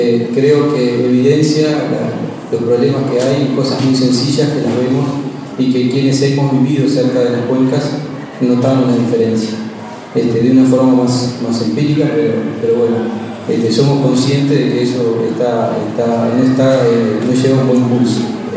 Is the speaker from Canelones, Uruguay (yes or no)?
yes; Canelones, Uruguay; muy importante para mí, que soy de Canelones